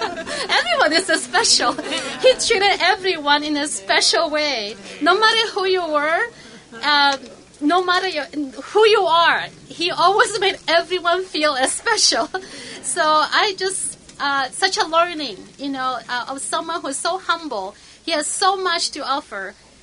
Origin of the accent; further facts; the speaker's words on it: Toronto, Ontario, Canada; I'm originally from Toronto, so I was excited that there was a couple from Canada.